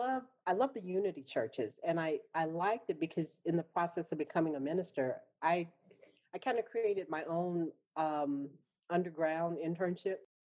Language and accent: English; Shreveport, Louisiana, United States; I grew up in Shreveport, Louisiana, and I grew up in the 70s.